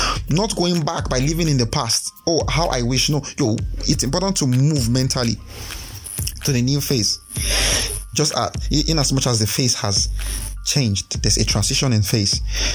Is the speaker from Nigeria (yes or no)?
yes; Edo, Nigeria; Yes, I'm from Edo State.